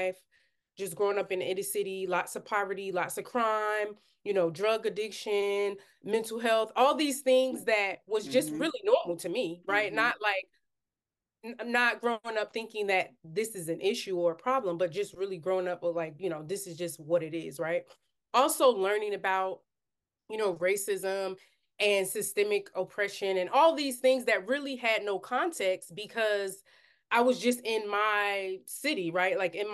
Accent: Newark, New Jersey, United States; so I grew up in Newark, New Jersey, in the inner city, hood, whatever you want to call it.

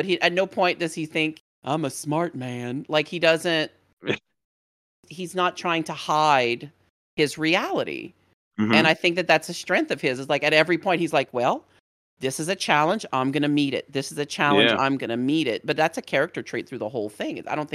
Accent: Louisiana, United States; I won't say unique to Cajun culture, but it's definitely something that we as a people pri

